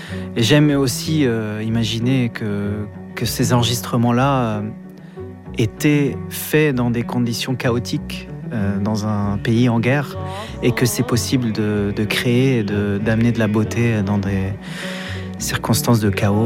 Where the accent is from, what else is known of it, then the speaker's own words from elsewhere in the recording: Beirut, Beirut Governorate, Lebanon; mon enfance à Beyrouth. On est dans le quartier de Moussaït Bey, à Beyrouth Ouest à l'époque, quartier résidentiel, du voisinage, beaucoup de voisinage, beaucoup d'interactions